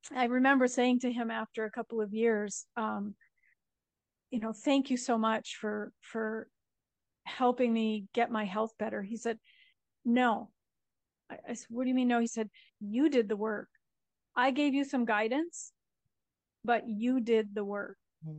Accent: Marquette, Michigan, United States; now in Italy; I am an American expat living in Northern Italy. I grew up in a small town in Upper Michigan called Marquette, right there on the shores of Lake Superior.

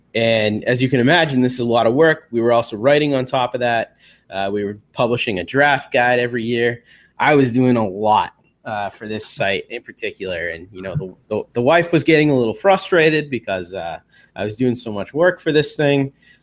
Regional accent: Massachusetts, United States; my favorite team and the team that I care about most of all is my hometown Red Sox.

